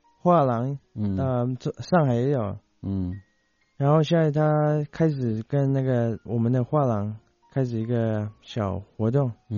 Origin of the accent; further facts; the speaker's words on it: Jakarta, Indonesia; 我是来自印尼雅加达的